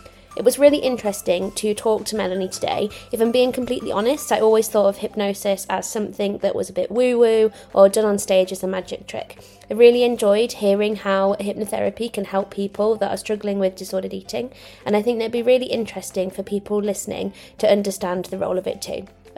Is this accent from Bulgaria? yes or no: no; Cambridge, East of England, United Kingdom; I'm actually really enjoying the fact that we are both from Cambridge today.